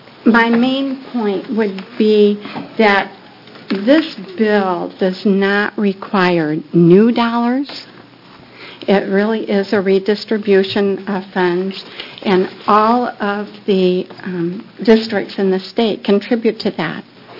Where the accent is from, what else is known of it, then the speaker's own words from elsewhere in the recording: Oregon, United States; I just would like to let you know that I am from Lincoln County.